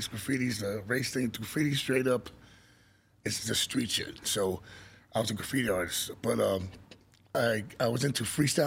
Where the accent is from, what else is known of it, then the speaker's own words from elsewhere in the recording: Jackson Heights, New York, United States; I'm from Jackson Heights, Queens. So the mecca of the world. Most populated, like different cultures in one area is Jackson Heights